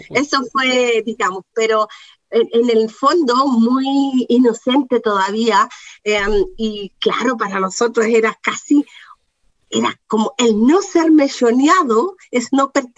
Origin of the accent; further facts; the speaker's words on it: Chiguayante, Biobío, Chile; Yo soy nacida en Coronel, viví en Chiguayante